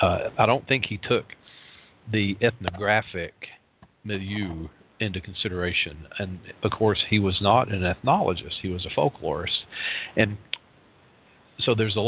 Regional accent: Knoxville, Tennessee, United States; Cormac McCarthy's from my hometown, you know, Knoxville, Tennessee.

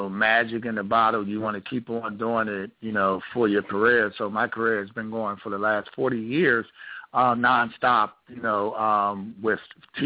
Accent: Stone Mountain, Georgia, United States; Yes, I was raised and born in Stone Mountain, Georgia.

